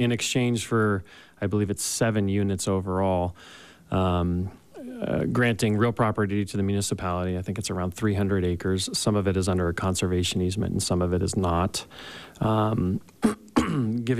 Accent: Boston, Massachusetts, United States; You know, I came from the Boston area, so the Boston Marathon or things like that.

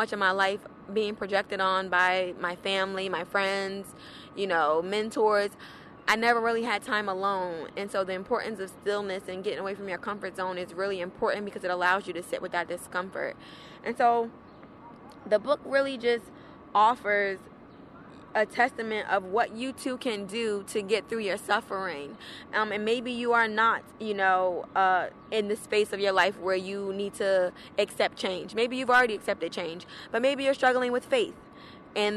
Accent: New Jersey, United States; I'm from New Jersey and New York is right here.

